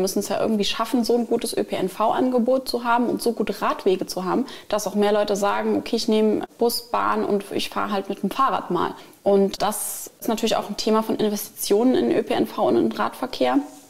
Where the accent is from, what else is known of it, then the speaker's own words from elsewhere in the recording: Blieskastel, Saarland, Germany; Also gerade, ich komme ja aus Bliskastel, wir haben 15 Ortsteile.